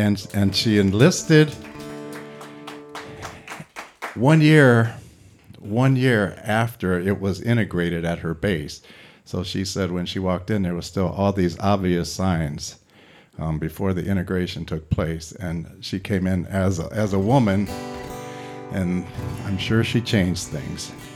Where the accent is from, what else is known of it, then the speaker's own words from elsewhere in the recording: Lorain, Ohio, United States; I am from Lorain, Ohio.